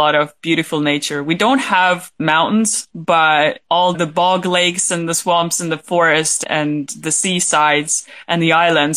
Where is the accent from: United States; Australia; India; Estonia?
Estonia; first language Estonian; English is a second language; me speak English, they are so super weirded out when they hear that I'm actually Estonian, because my accent over the years gotten very comfortable and not very Estonian sounding accent at all.